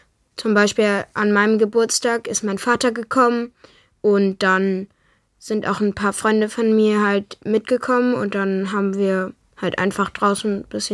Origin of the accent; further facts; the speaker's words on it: Berlin, Germany; Ich komme ja eigentlich aus Berlin